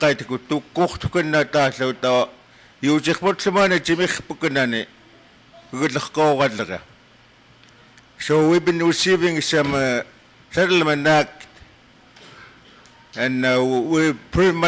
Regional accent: Kotlik, Alaska, United States; and I'm from Kotlik

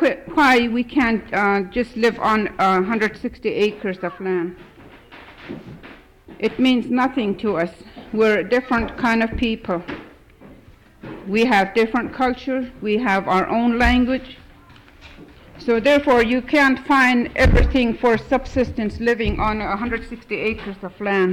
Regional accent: Stevens Village, Alaska, United States; now in Fairbanks, United States; born and raised in Stevens Village. I have been living in Fairbanks with my family for the last 24 years, but my roots is here.

